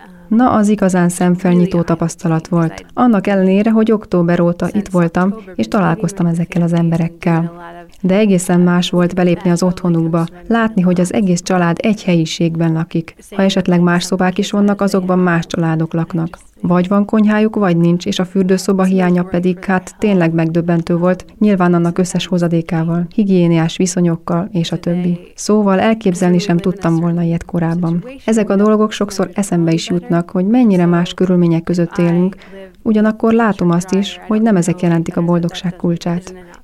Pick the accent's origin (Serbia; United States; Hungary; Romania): United States; Hungarian is a second language; Amerikának, legalábbis azon a részén, ahonnan én származom, ezek természetes dolgok.